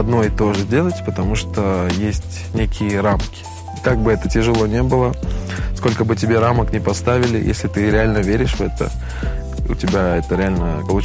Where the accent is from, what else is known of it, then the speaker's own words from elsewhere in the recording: Tashkent, Uzbekistan; Я родом из Ташкента.